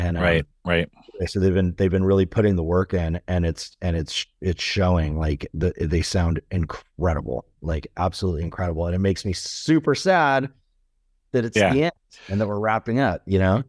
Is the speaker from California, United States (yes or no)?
yes; California, United States; It was something that was in my hometown at the time, from Orange County, where I was born and raised.